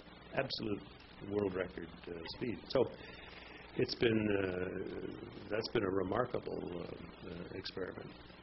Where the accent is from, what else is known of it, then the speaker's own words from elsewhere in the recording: Canada; I can't tell you how much more effective that makes me as a Canadian out there on the international scene compared with my American colleagues